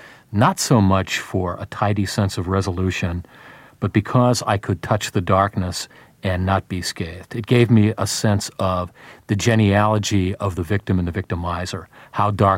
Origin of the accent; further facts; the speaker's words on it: Los Angeles, California, United States; Well, essentially, I am from there. If I was from Moose Breath, Montana, I'd write long, dark, violent books about Moose Breath, Montana. I grew up there in the 1950s. I'm 42 now.